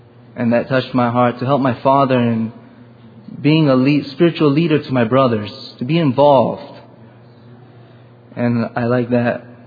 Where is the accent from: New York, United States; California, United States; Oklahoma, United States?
California, United States; Sacramento; I'm from Sacramento, California.